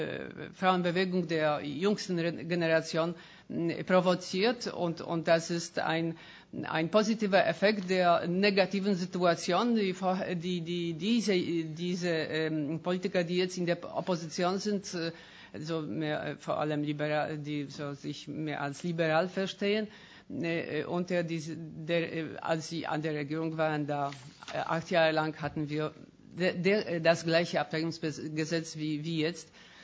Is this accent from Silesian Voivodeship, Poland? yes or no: no; Kraków, Lesser Poland, Poland; German is a second language; ich komme aus Krakau, aus Polen